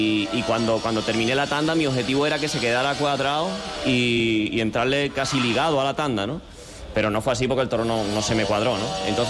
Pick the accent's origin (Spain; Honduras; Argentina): Spain; Madrid, Community of Madrid; Yo soy madrileño más. Soy madrileño, tengo casa aquí